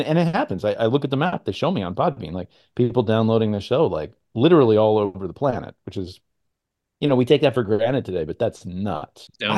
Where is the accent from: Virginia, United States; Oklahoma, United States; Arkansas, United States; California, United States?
Virginia, United States; accent: neutral middle American; I think we grew up in the Northern Virginia area, Chris and I, and I think we do have what would be considered a neutral middle American accent